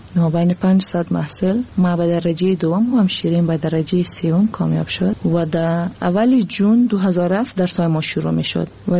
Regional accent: Afghanistan; moved away; و بعد از افغانستان آمدیم

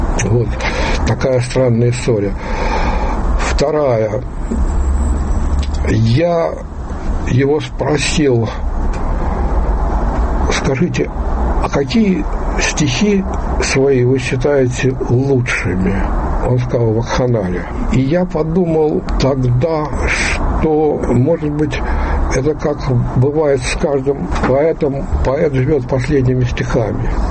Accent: Moscow, Russia; я до этого москвич, коренной, уже взрослый молодой человек

